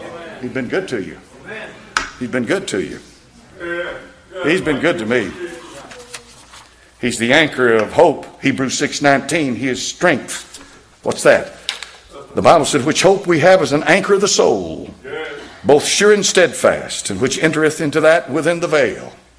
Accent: United States; I'm a native, a born American citizen. I was born right here in the General Hospital, 1946. Been in this country all my life.

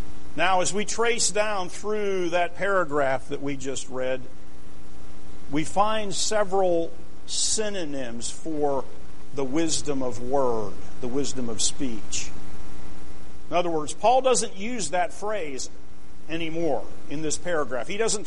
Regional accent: Pennsylvania, United States; I grew up near Pittsburgh. I'm part of Steeler Nation.

